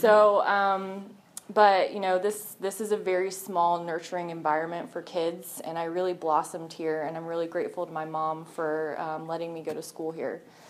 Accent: Norcross, Georgia, United States; also born or lived in Atlanta; Born and raised in Atlanta, I grew up in Norcross.

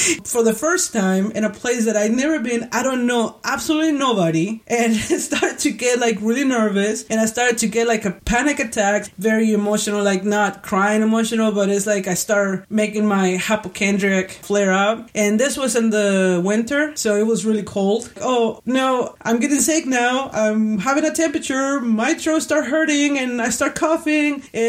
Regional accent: Houston, Texas, United States; So it was just my hometown, Houston in the summers, and that was it.

